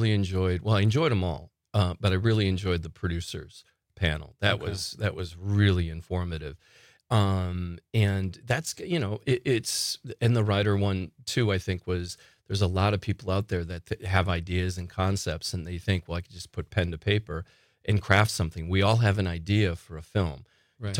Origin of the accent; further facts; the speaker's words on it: Waupaca, Wisconsin, United States; So I'm from Waupaca. I went to Waupaca High School